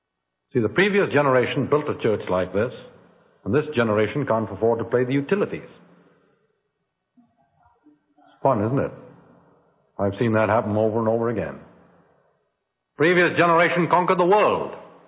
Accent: Kolkata, West Bengal, India; born there; My grandfather was born in Burma, colonial. My father was born in Burma. My mother was born in Burma. I was born in Calcutta.

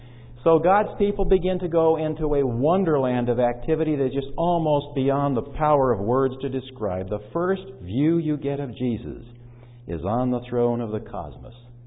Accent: California, United States; It didn't even wake me up because I'm from California.

